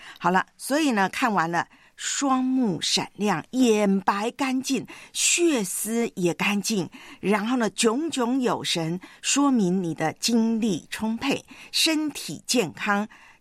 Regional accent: Fujian, China; accent: Minnan; 我们闽南话叫啪啪照

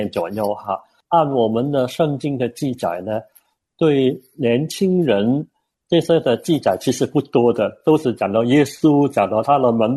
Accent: Hong Kong; 还有呢，我是在香港长大的

